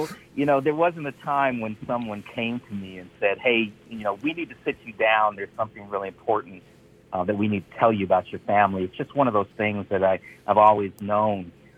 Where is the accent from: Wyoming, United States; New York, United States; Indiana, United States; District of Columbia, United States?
District of Columbia, United States; Washington; born there; I was born in Washington, D.C., and my parents went to Howard.